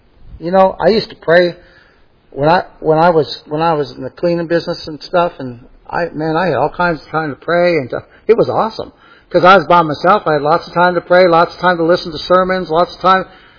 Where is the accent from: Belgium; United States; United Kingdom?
United Kingdom; Bolton, North West England; I couldn't tell you about my hometown in Bolton where I grew up, right?